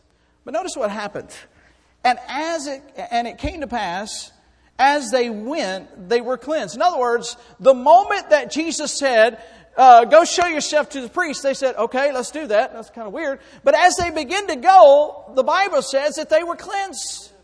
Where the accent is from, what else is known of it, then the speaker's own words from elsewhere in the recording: United States; I love explosives. I'm an American.